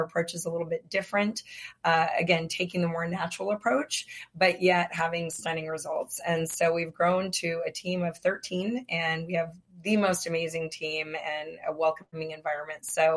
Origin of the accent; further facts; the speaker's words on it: Los Angeles, California, United States; growing up in Southern California. Here in LA, I'm a native